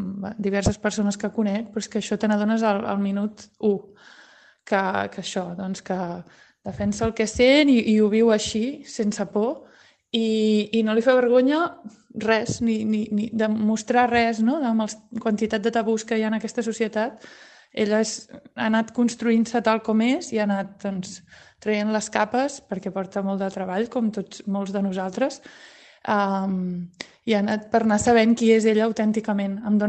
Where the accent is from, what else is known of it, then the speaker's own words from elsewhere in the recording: Sabadell, Catalonia, Spain; soc veïna de la Laura Clotet, soc sabadellenca com ella i soc cantant, músic de clàssic, de música clàssica.